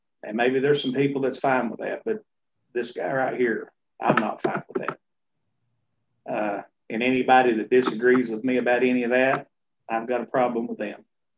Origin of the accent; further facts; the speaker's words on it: United States; I just know that I'm an American and that's what I am first and foremost.